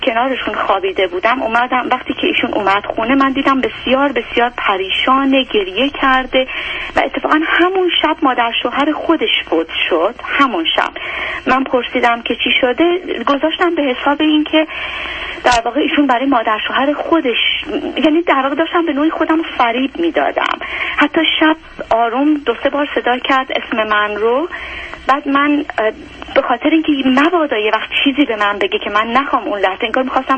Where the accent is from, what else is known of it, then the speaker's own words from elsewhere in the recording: Khuzestan, Iran; من تمام 8 سال جنگ رو در خوزستان بودم